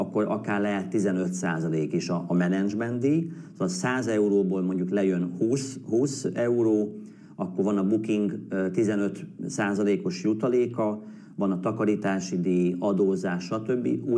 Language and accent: Hungarian; Australia; Hungarian is a second language; now in England, United Kingdom; itt Angliában, Ausztráliában, ugye ahonnan származom, Ausztrália